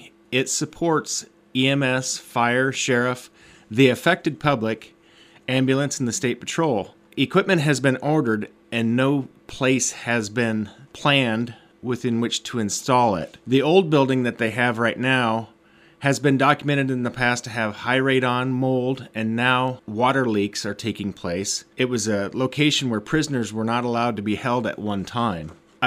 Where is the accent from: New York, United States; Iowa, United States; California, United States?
Iowa, United States; Ainsworth; I am from Ainsworth, Iowa.